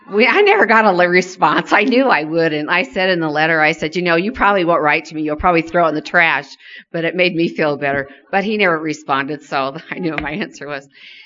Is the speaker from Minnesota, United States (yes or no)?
yes; Minnesota, United States; Steve is my husband, and this is our second year here, and we're from Minnesota.